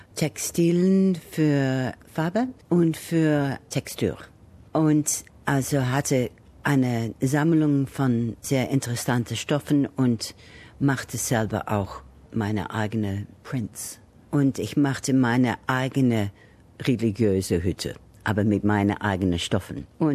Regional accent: England, United Kingdom; German is a second language; now in Australia; Das passierte vor ungefähr 30 Jahren. Ich bin aus England nach Australien übersiedelt.

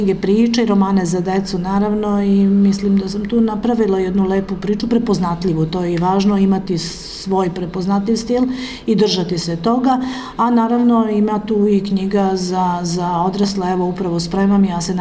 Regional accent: Meči, Southern and Eastern Serbia, Serbia; accent: Svrljig-Zaplanje dialect; first language Svrljig-Zaplanje dialect; jer je to moj maternji jezik, ja ga znam u mojoj kući gde moja majka još uvek živi u selu Meči

